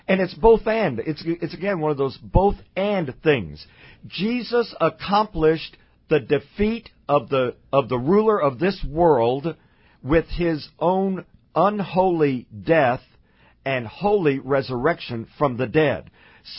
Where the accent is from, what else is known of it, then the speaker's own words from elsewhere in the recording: Texas, United States; and I know this from growing up in Texas, where we have rattlesnakes and cottonmouth moccasins